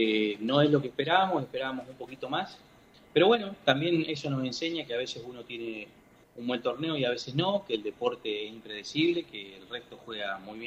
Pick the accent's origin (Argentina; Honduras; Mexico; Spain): Argentina; Victorica, La Pampa; Somos de Victorica, somos una familia bastante nómade igual